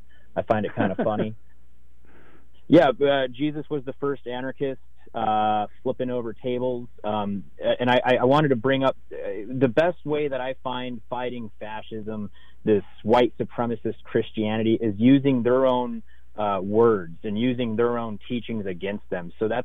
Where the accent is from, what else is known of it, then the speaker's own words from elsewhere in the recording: United States; I'm Native American for the most part.